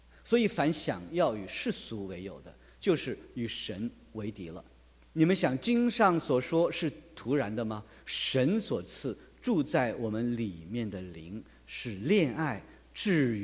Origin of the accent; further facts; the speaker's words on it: China; 反正我们都是中国人，